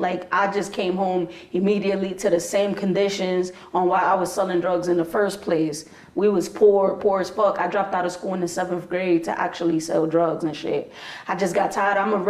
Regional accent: United States; born there; I was born in 88. Crackhead, you know, my dad was the drug dealer, my mom was the custody. I was born in the Heights, so especially, you know, over there, definitely in the 80s was, yeah

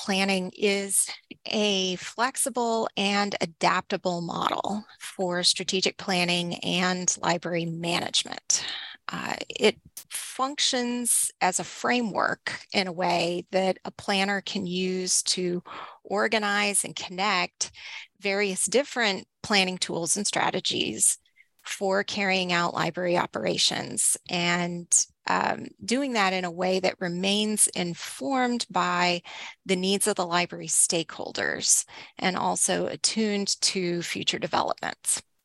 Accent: Texas, United States; So I grew up in Northeast Texas, and I've been in libraries.

